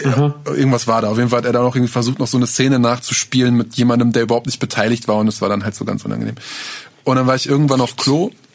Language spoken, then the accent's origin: German; Minden, North Rhine-Westphalia, Germany; Ey, ich muss so oft, jedes Mal, wo kommst du her? Minden, da wo Dark gedreht wurde.